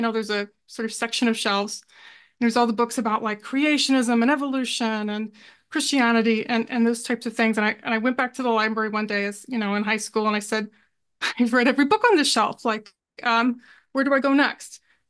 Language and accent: English; Kentucky, United States; I grew up in a sort of a suburb in the Midwest here. I grew up in Kentucky.